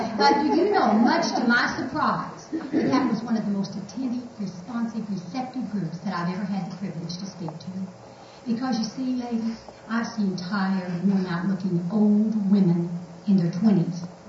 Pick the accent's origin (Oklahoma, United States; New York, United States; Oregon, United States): Oklahoma, United States; Noble; I'm from Noble, Oklahoma, which is over near Norman, many of you may know, with the University of Oklahoma.